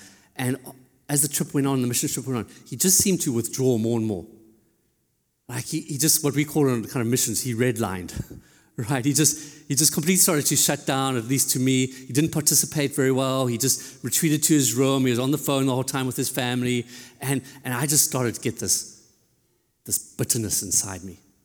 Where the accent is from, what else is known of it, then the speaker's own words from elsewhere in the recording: South Africa; I grew up in South Africa